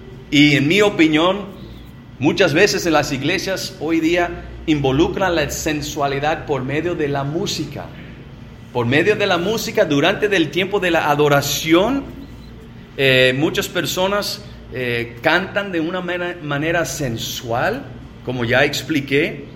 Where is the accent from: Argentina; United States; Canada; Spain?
United States; como yo soy de los Estados Unidos, tengo la mayoría de mis ejemplos de los Estados Unidos.